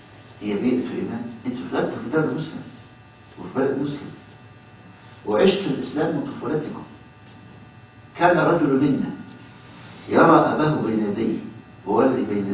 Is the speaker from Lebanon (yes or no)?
no; Egypt; كان عندنا في مصر حافظ ابراهيم وشوقي